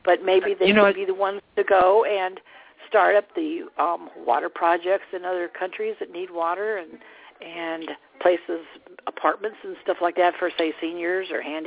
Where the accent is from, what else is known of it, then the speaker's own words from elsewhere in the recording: Iowa, United States; from Iowa.